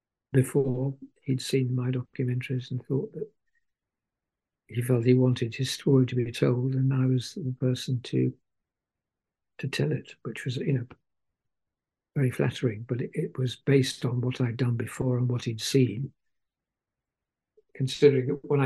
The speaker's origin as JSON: {"language": "English", "country": "United Kingdom", "said": "me being a Brit"}